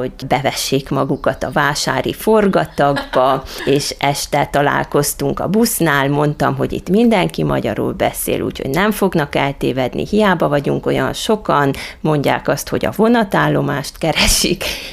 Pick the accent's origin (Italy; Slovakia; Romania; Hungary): Romania; szombaton volt maga a csíksomlyói búcsú, nagyon korán keltünk, hogy odaérjünk az én szülőfalumba